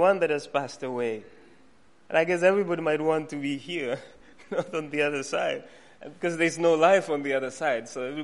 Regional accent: Kenya; Now, I come from Kenya, and we do have many.

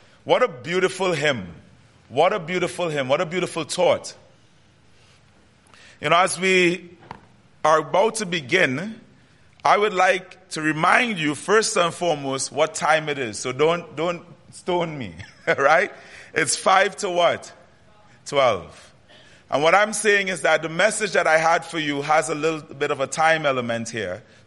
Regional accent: Trinidad & Tobago; As you can tell, I have an accent. I'm from the Caribbean, from Trinidad and Tobago specifically.

